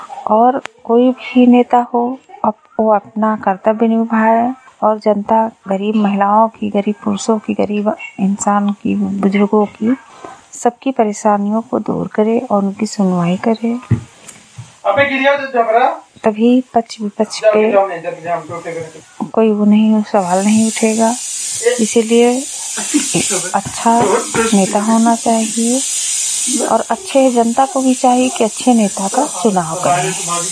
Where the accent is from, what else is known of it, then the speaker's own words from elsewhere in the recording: Lakharam, Uttar Pradesh, India; मैं जिला बहराइच से हूँ, ग्राम पंचायत लखाराम, ब्लॉक विशेश्वरगंज से।